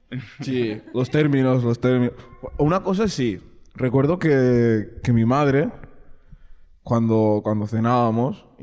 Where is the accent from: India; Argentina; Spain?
Spain; Olot, Catalonia; first language Catalan; Spanish is a second language; now in Barcelona, Spain; Yo nací en Olot. Yo allí... A ver, yo puedo... Si hiciéramos una comparativa... Claro, yo cuando vine de Olot aquí a Barcelona, yo no sabía hablar castellano.